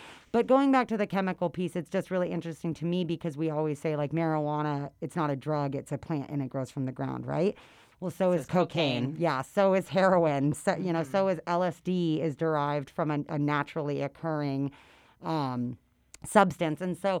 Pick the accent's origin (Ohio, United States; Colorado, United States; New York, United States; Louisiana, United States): Colorado, United States; Kenna and I both have a lot of personal experience growing up in the Roaring Fork Valley.